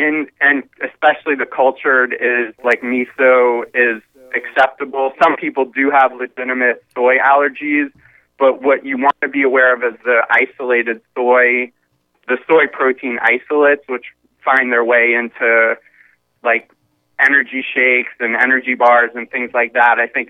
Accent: New York, United States; I grew up in New York, and so that was my first real opportunity to see animals out in nature

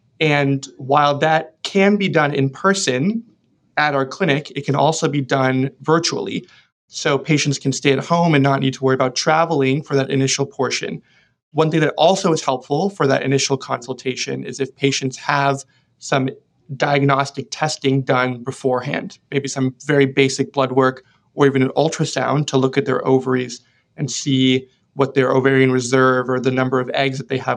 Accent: California, United States; So the Bay Area, one of my favorite things about it is that it's one of the most diverse places in the world.

